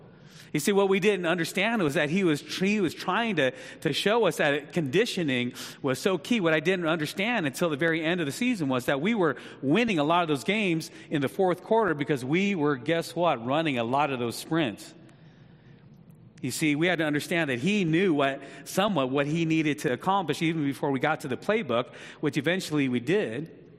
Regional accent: Newark, New Jersey, United States; Now, you know, growing up in Newark, some of you guys might know this name, Ron Johnson.

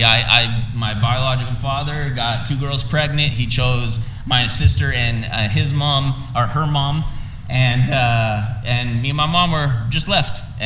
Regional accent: California, United States; We're from California, actually.

